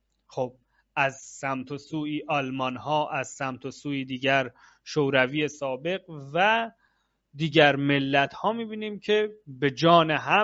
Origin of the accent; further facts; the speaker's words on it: Iran; من ایرانیم، صرف ایرانیت که من در ایران دنیا اومدم میشه یک ارزش